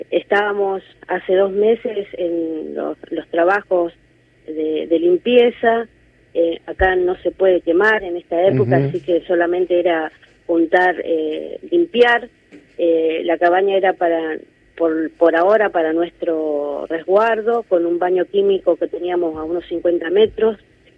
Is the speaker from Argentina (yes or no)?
yes; Patagonia, Argentina; acá en la Patagonia, en mi pueblo